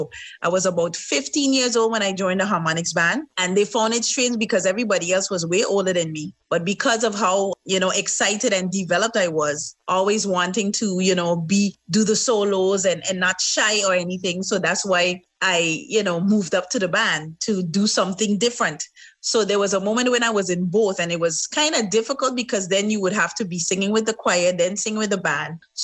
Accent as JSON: {"language": "English", "country": "Sint Maarten", "tie": "born there", "said": "and I was born here on St. Martin, right here."}